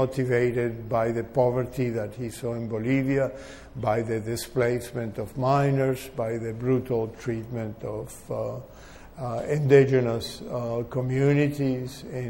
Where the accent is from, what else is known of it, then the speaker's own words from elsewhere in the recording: Argentina; now in New York City, United States; I am an American. I am more of an American than an Argentine. I have lived two-thirds of my life in New York City